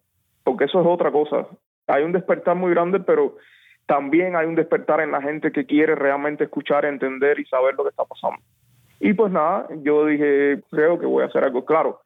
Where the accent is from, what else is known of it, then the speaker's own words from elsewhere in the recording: Cuba; sabiendo que todos somos cubanos, los de dentro y los de afuera